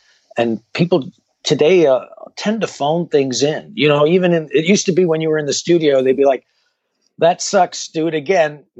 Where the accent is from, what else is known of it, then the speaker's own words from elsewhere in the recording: Toronto, Ontario, Canada; Growing up in Toronto in the time I did, we were all children of immigrants.